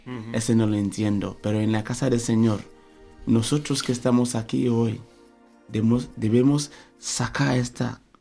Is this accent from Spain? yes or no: no; Nigeria; En mi país, los niños no pueden...